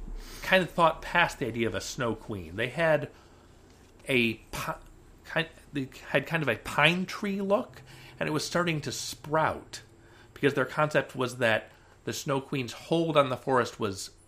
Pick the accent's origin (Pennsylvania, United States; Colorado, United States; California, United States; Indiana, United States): California, United States; San Diego; Growing up in San Diego, snow was a mysterious alien thing to me.